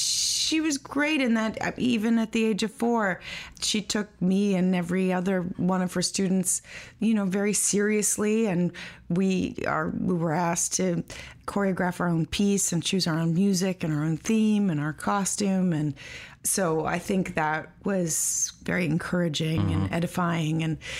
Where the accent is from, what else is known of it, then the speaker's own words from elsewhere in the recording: New York City, New York, United States; I grew up on Crosby Street, mm-hmm, in Soho.